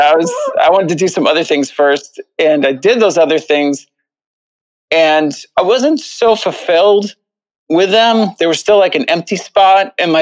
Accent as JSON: {"language": "English", "region": "New York", "country": "United States", "tie": "born or raised there", "said": "Well, so I grew up in Northern Westchester"}